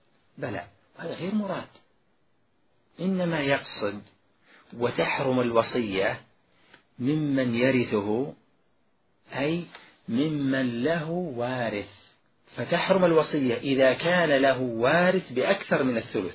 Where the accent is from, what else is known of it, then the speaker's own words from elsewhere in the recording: Najd, Saudi Arabia; ما يوجد عندنا في نجد